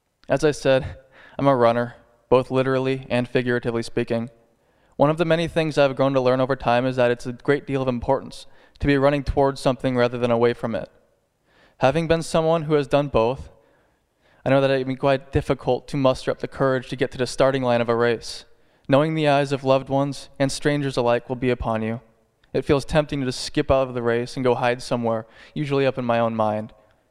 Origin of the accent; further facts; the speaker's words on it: Scio, Oregon, United States; Scio Baptist Church in Linn County, which is actually my father's and my uncle's and my aunt's town, my hometown, which I once lived here a while and I always wanted to live here.